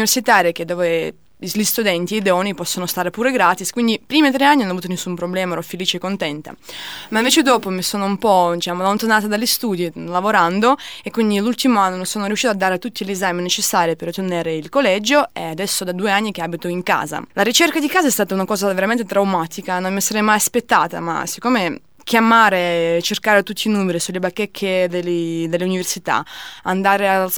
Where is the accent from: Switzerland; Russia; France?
Russia; Moscow; Italian is a second language; a Mosca, siccome provengo da Mosca, che è una città veramente grande, con tantissime università